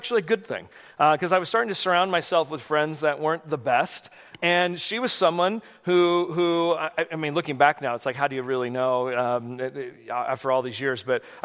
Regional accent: California, United States; I grew up in California. It was just a long drive to get down to Mexico.

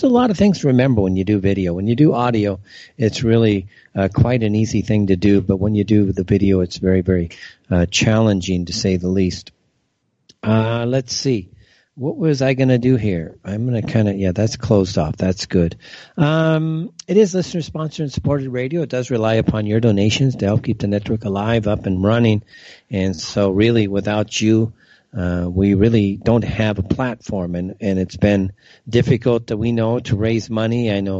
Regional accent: United States; you know, as an American, we're treated very well here.

